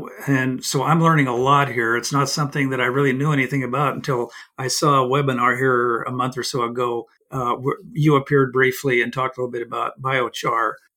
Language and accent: English; Oregon, United States; So I grew up in logging country. I grew up in Southern Oregon. In fact, we lived and died by the logging industry down there.